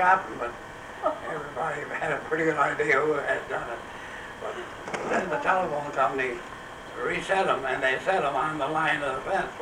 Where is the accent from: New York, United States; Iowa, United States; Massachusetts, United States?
New York, United States; Gaines; I was born in the town of Gaines on the Ridge Road just east of Gaines Village. Most of my life has been spent in this vicinity.